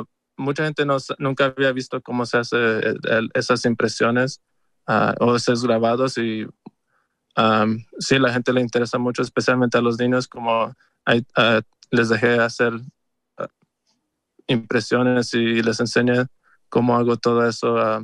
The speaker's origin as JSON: {"language": "Spanish", "country": "Mexico", "said": "Bueno, yo soy de México"}